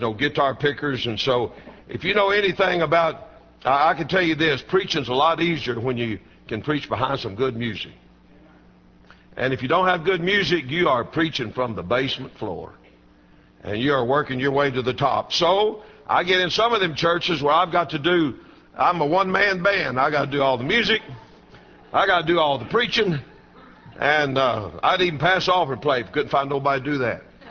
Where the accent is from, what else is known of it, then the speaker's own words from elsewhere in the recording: Texas, United States; I grew up in North Texas, and we entertained ourselves as boys.